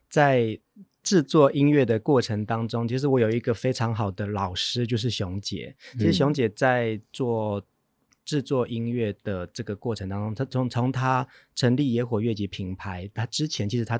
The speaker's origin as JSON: {"language": "Chinese", "region": "Taitung County", "country": "Taiwan", "said": "我是台东的原住民"}